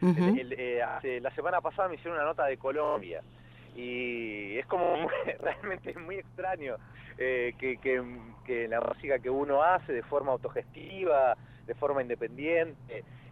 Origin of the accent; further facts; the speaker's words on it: Luján, Buenos Aires Province, Argentina; nosotros somos de Luján, soy de Luján, yo seré siempre de Luján, es una ciudad que quiero muchísimo realmente.